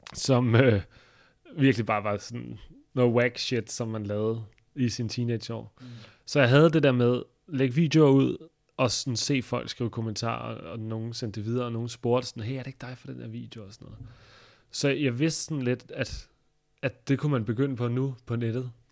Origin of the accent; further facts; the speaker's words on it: Karise, Zealand, Denmark; nogle af de typer, der boede i min barndomsby, Karise, syd for Køge.